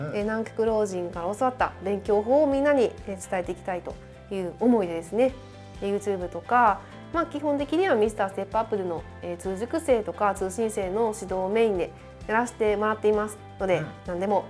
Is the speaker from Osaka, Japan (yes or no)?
yes; Osaka, Japan; 私は大阪出身